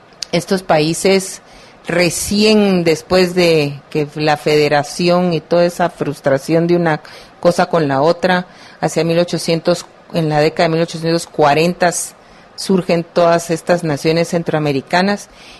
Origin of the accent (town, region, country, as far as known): Guatemala